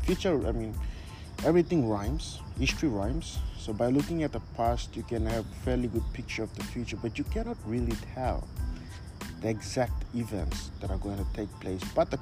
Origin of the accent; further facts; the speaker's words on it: Papua New Guinea; I'm happy that I'm from the Pacific. I'm from Papua New Guinea, you know. Papua New Guinea is a country, a very unique country.